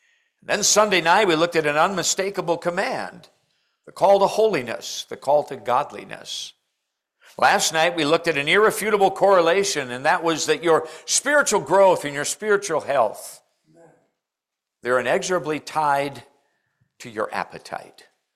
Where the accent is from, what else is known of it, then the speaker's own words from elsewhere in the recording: Alaska, United States; And I am from Alaska, but the time zone's not that extreme.